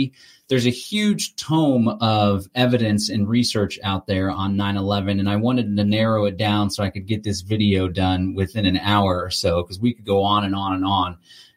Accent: Austin, Texas, United States; He's from Austin. I'm from Austin.

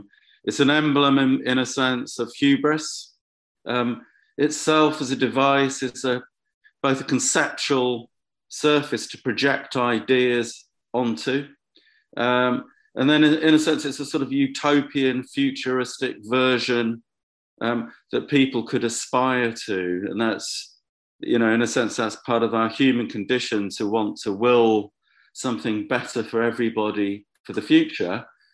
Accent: Bedford, East of England, United Kingdom; that was the first time I'd made work in Bedford, my hometown.

